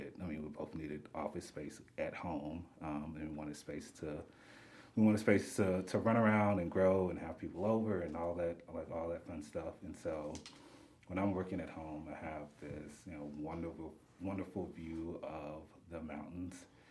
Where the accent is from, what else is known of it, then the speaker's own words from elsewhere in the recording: Dallas, Texas, United States; now in El Paso, United States; So we're from the North Texas area. I was born and raised in Dallas.